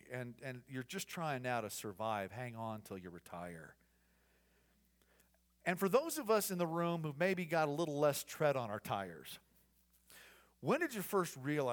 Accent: Midwest, United States; growing up in the Midwest, right, playing baseball in the Midwest, I can still smell it.

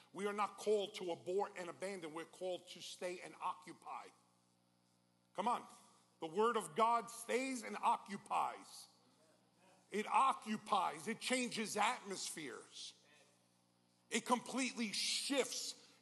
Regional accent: New York, United States; So I'm a New Yorker. That's where I'm born and raised.

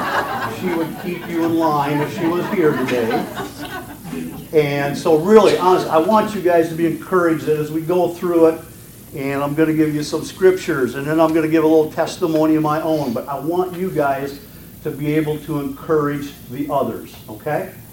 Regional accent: Minnesota, United States; accent: Minnesotan; I start speaking my native language, Minnesotan

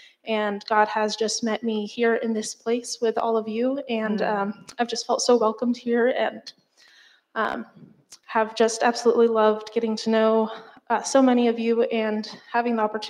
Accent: Texas, United States; now in Denver, United States; Last couple of years, I was, you know, in Texas, which is my home state

